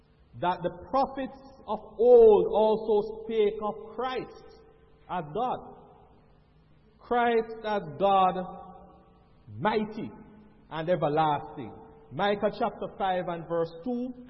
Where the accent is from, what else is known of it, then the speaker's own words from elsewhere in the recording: Saint Mary, Jamaica; also born or lived in Kingston; Yeah, I was born in Kingston. Alright. But most of the time when I refer to myself, I consider myself a person from St. Mary. Because from I was about 4 years old, my parents moved there and that's where I went to school.